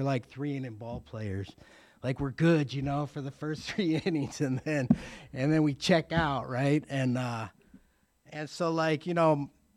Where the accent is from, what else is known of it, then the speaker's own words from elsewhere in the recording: Cleveland, Ohio, United States; born there; moved away as an adult; now in San Diego, United States; I was born in Cleveland. I was born in Cleveland, Ohio. And my first 14 years in sobriety were there, and then I moved to San Diego.